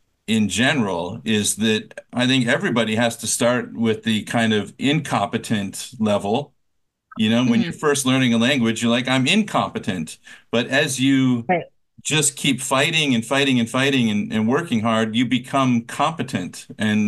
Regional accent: Minnesota, United States; also born or lived in California; I'm from Minnesota, and I didn't even know I had an accent until I moved to California, and everybody started making fun of the way that I spoke English.

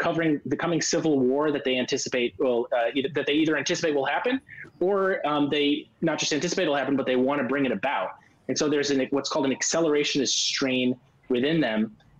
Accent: California, United States; Yeah, I grew up in California.

